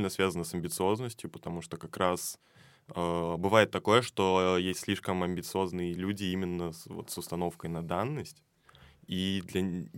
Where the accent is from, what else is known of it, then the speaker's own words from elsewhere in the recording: Moscow, Russia; born there; я живу в Москве, я родился в Москве